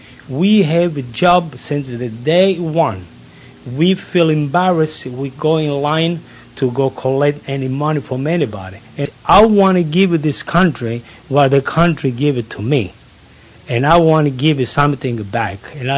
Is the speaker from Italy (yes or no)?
yes; Porto Empedocle, Sicily, Italy; English is a second language; Well, I born in Sicily, and in my hometown is called Porto Empedocle. And the big city of the province is Agrigento.